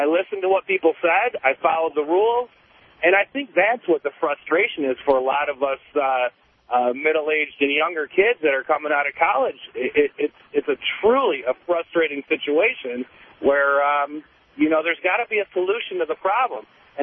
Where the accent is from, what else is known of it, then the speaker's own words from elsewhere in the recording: Detroit, Michigan, United States; now in Warren, United States; And actually, I'm actually from Detroit. I now reside in Warren.